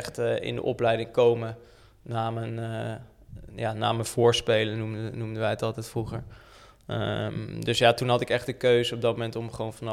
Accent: Bilthoven, Utrecht, Netherlands; Dus ik ben geboren in Utrecht, woon in Bilthoven altijd

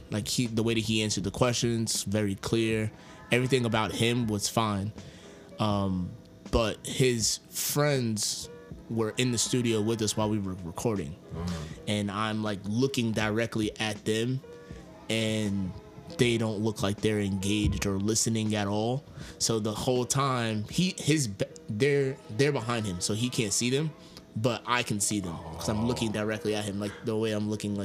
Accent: Yonkers, New York, United States; I'm from Yonkers, New York. I am 29 years old.

